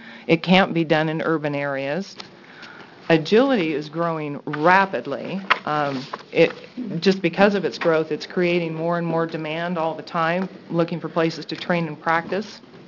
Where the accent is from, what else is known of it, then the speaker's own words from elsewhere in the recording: Beaver Creek, Oregon, United States; I'm from Beaver Creek, Oregon, Clackamas County.